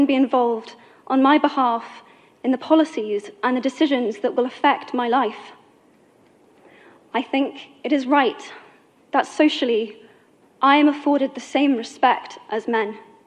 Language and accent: English; United Kingdom